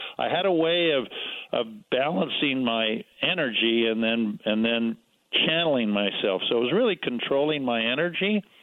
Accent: California, United States; also born or lived in Kansas; But I was grew up in California. I was born in Kansas, where all oceanographers come from.

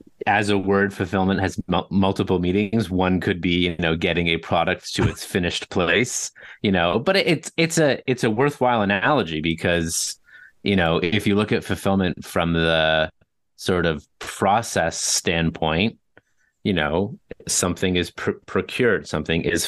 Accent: Toronto, Ontario, Canada; Born and raised in Toronto.

